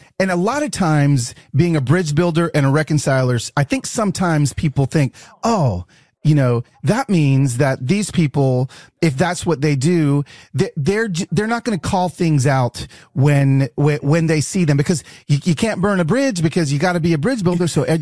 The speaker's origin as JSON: {"language": "English", "town": "Decatur", "region": "Georgia", "country": "United States", "tie": "born or raised there", "said": "So I don't know if you know this, but like I was raised in Decatur."}